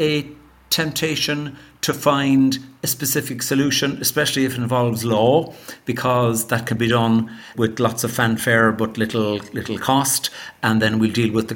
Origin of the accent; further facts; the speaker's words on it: Ireland; I'm an Irish lawyer and for many years I was a government lawyer in Ireland